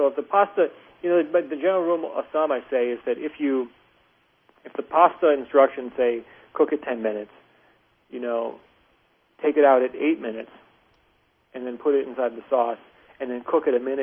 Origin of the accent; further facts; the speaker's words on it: Cleveland, Ohio, United States; I grew up in Cleveland